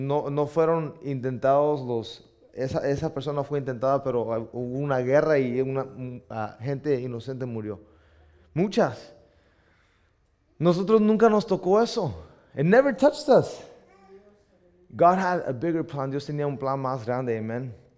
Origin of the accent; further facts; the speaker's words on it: Boyle Heights, California, United States; Yo crecí en una ciudad violenta en ese tiempo. Yo crecí en Boyle Heights. Mis papás, Lorenzo es de Boyle Heights.